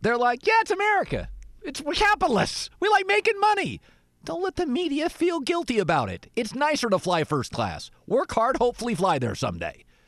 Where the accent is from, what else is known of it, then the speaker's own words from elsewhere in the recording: England, United Kingdom; I'm from England. It's gray.